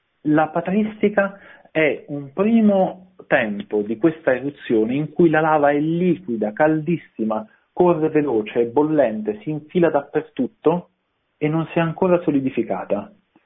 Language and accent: Italian; Abruzzo, Italy; dalle mie parti c'è un detto, io sono abruzzese, saluto quella bella terra forte e gentile